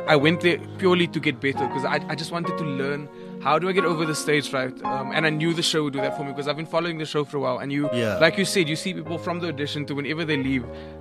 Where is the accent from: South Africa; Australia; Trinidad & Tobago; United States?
South Africa; Cape Town, Western Cape; back home in Cape Town, obviously, because I'm from Cape Town.